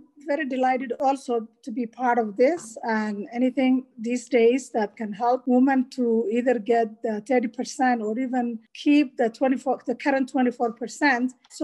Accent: Somalia; English is a second language; Because I grew up in Siad Barre's time

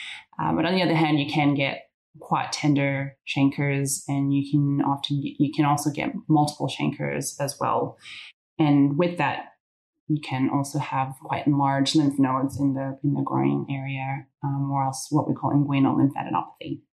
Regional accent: Canada; now in Australia; I'm originally from Canada, but I call Australia home now for the last 13 years.

